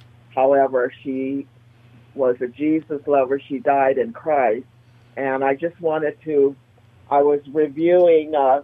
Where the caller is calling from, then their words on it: North Hollywood, California, United States; Yes, I can. I'm from North Hollywood.